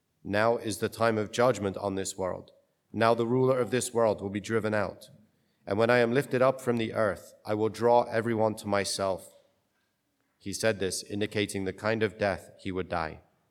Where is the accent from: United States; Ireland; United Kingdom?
Ireland; I'm Irish, happy St. Patrick's Day, okay?